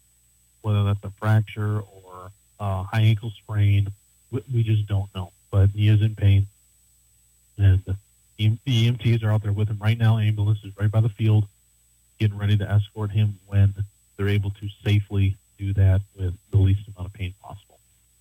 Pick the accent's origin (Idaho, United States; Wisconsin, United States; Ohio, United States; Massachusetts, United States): Wisconsin, United States; Park Falls; I'm from Park Falls, you know